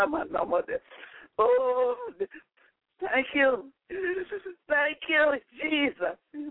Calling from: Atlanta, Georgia, United States; I'm calling from Atlanta, Georgia.

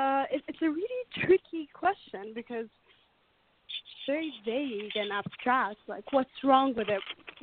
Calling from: Montreal, Quebec, Canada; Montreal.

